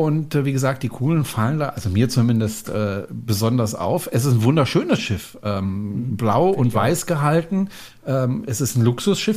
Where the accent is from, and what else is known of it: France